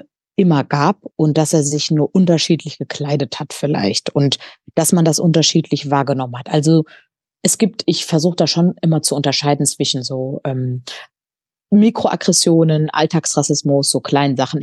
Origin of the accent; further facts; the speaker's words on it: Weiler bei Bingen, Rhineland-Palatinate, Germany; also born or lived in Wiesbaden; Ja, also ich bin geboren in Wiesbaden und dann schnell auf die andere Rheinseite aufgewachsen in Weiler bei Bingen. Das ist ein kleines Weindorf hier am Fuße des Hunsrücks neben Rheinhessen. Und da habe ich die ersten über 20 Jahre meines Lebens verbracht.